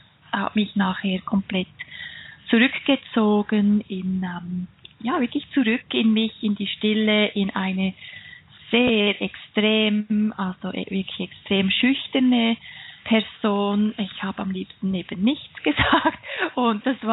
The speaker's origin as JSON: {"language": "German", "country": "Switzerland", "said": "wie ihr alle hört, ich bin Schweizerin, ich lebe mit meiner Familie in den Schweizer Alpen"}